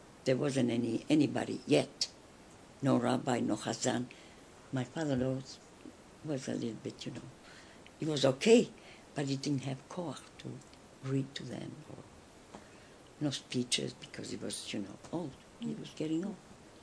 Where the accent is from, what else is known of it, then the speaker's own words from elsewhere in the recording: Turkey; moved away; When I came from Turkey, the only thing is if you get married, take care of your husband and your kids and your house.